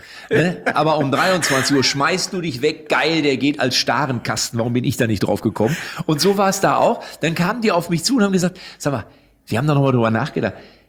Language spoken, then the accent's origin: German; Lippstadt, North Rhine-Westphalia, Germany; Ich komme ja aus Lippstadt.